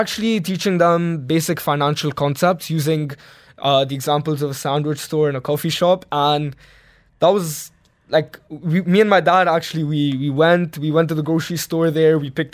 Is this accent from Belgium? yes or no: yes; Belgium; I was born and raised in Belgium